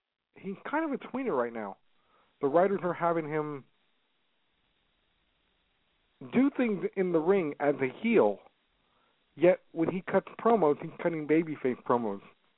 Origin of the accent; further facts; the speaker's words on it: San Jose, California, United States; Del Rio, who was praised by the San Jose, California crowd, my hometown, because they love the Mexican aristocrats.